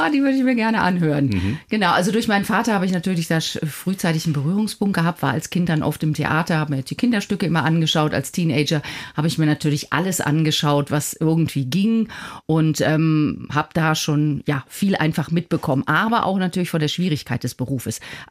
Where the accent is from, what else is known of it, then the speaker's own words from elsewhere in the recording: Nuremberg, Bavaria, Germany; also born or lived in Oberhausen; Also ich bin seit meinem 8. Lebensjahr in Nürnberg in der Südstadt sozialisiert worden. Also ich bin total zweisprachig aufgewachsen. Also ich habe Fränkisch und Hochdeutsch, sagen wir mal so.